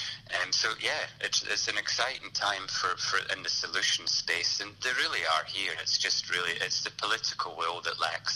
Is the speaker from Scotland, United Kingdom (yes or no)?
yes; Scotland, United Kingdom; obviously I come from Scotland and it's pretty dreary, as we say. It can be wet and cold, and there's not much sunshine.